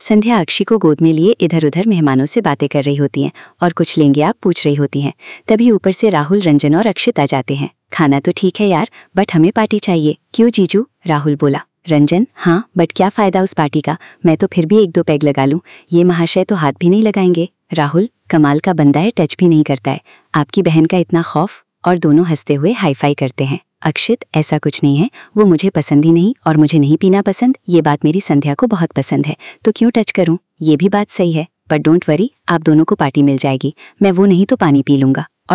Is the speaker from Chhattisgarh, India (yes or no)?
no; Delhi, India; born there; दिल्ली में घर बना लिया। डैड ने बाद में अपनी जॉब यहाँ दिल्ली में करवा ली। मॉम ने इस घर को बड़े ही प्यार से सजाया और मेरा जन्म भी इसी घर में हुआ।